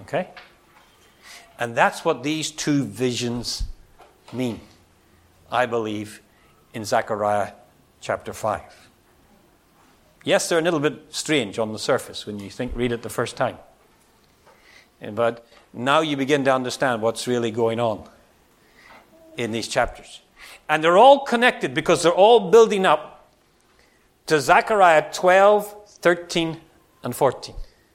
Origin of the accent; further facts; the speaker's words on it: Northern Ireland, United Kingdom; And I grew up in Northern Ireland when there was terrorism and bombs and bullets.